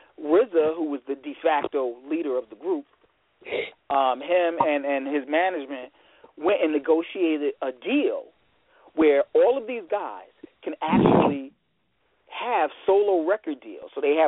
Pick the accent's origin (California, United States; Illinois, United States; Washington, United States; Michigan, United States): Michigan, United States; I'm your host from Michigan